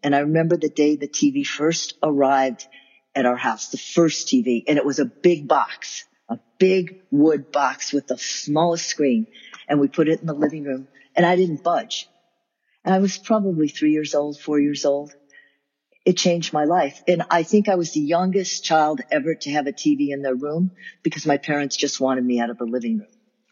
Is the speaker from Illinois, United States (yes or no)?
yes; Chicago, Illinois, United States; Where I'm from did shape my sense of everything, my values, my aesthetics. I'm a Midwesterner. I'm from Chicago. And I grew up in a city where everybody has a story to tell.